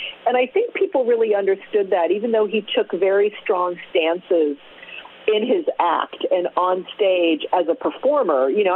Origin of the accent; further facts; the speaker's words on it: Dayton, Ohio, United States; born there; I was born in Dayton, Ohio, so I'm really happy to be talking to the Midwest.